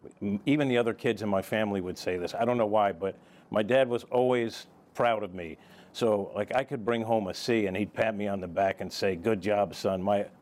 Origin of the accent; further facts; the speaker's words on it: New York, United States; also born or lived in Philadelphia / Kansas City; now in St. Louis, United States; I'm a guy from New York, came here actually from Philadelphia, then Kansas City